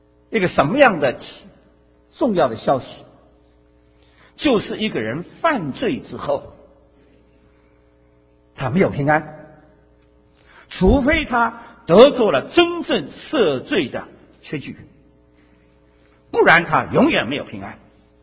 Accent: China; 我们中国人说啊，小人报仇眼前，君子报仇3年不晚。

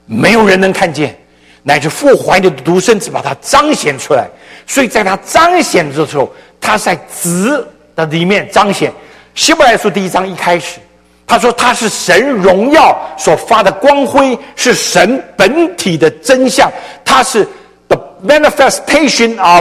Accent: China; 对我们中国人，父亲儿子，爸爸儿子，我的爸爸就是爸爸，儿子就是儿子。

